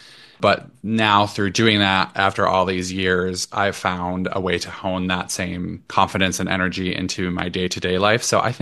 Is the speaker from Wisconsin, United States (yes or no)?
yes; Wisconsin, United States; I grew up in the Chippewa Valley here. And just always knew I wanted more than what was offered here.